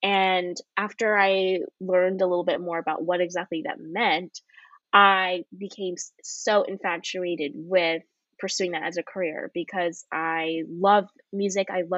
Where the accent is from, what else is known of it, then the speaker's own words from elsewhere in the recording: Chicago, Illinois, United States; I'm originally from Chicago, and Chicago is just a very music-centric city. So I grew up going to concerts and tiny little festivals